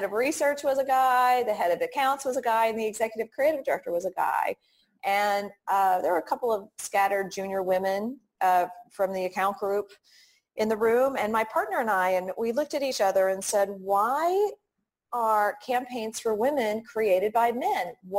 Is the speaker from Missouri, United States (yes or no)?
no; Texas, United States; I grew up I grew up in Texas, and let's just say it was the early 90s